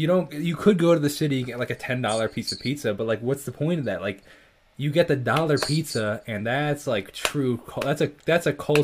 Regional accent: New York, United States; Being a New Yorker, that's hard.

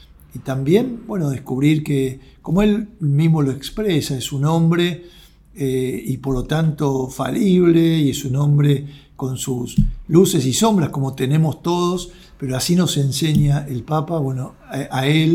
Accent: Argentina; Y para como argentino también, somos especiales los argentinos, nos agrandamos rápido, y más los porteños

